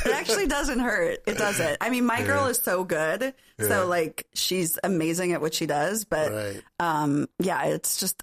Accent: Schaumburg, Illinois, United States; people ask, like, where are you from? And I say Chicago, and then people that are from Chicago, they're like, oh, where are you from? You know, and I'll be like, Schaumburg.

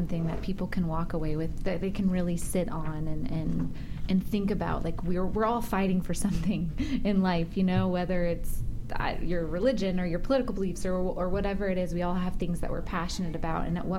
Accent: Atlanta, Georgia, United States; I'm from Atlanta.

